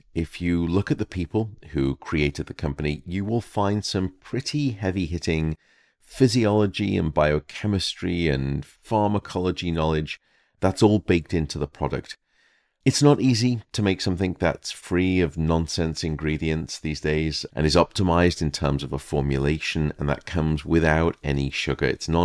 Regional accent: England, United Kingdom; now in United States; A few years ago, the Sleep Council in my home country of England surveyed over 1,200 couples.

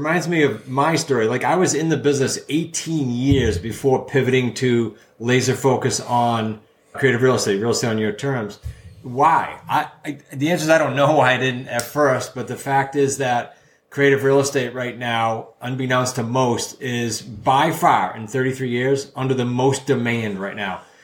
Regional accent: New England, United States; I'm from New England. I can go quickly, Brandon.

